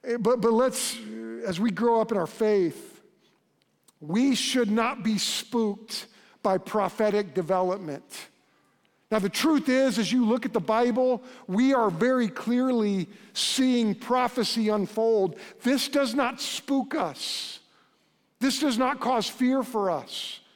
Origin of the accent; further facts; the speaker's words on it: Oklahoma City, Oklahoma, United States; And I grew up in South Oklahoma City, and I grew up I was born in 71